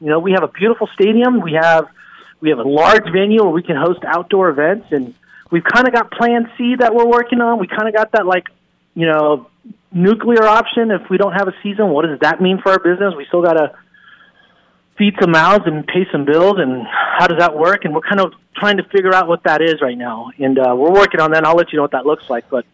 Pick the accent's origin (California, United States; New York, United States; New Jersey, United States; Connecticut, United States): California, United States; I was from Southern California. I didn't know much about Eugene. My whole family lives down there, my cousins, my sisters, and I wasn't really looking.